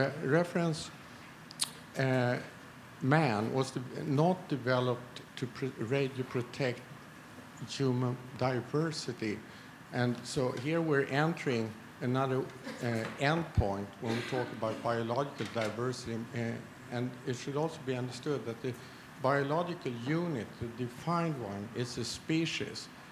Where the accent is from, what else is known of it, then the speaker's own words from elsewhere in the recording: Stockholm, Stockholm County, Sweden; I'm from Stockholm.